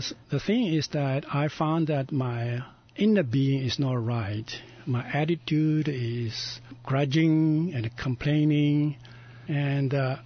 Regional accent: China; English is a second language; and I was atheist, grew up in China

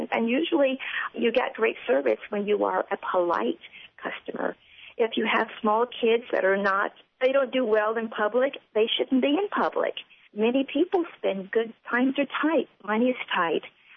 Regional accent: the South, United States; And being a Southerner, y'all and yep and nope wasn't allowed.

